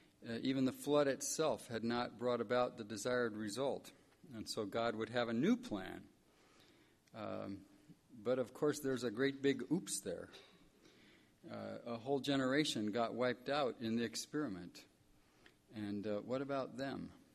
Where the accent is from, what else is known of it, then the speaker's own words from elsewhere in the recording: Valparaiso, Indiana, United States; I'm from Valparaiso, Indiana, where I teach in a department of theology at Valparaiso University.